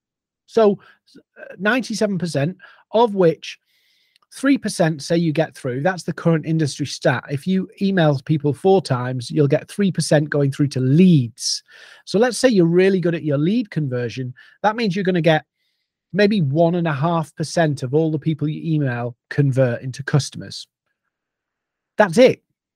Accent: United Kingdom; me being a Brit

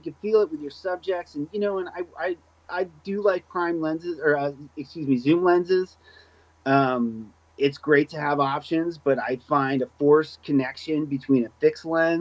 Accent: Philadelphia, Pennsylvania, United States; now in Los Angeles, United States; I'm consider myself, I won't say local, I'm from Philly, but I've been here a long time, man.

